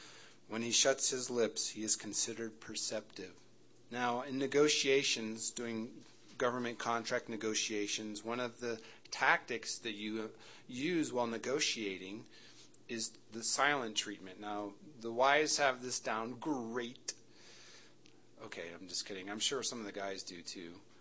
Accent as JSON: {"language": "English", "region": "the North", "country": "United States", "said": "She's a Southern girl, so I'm from the North, a Yankee, you know. We don't have too good of a mouth on us, so anyway."}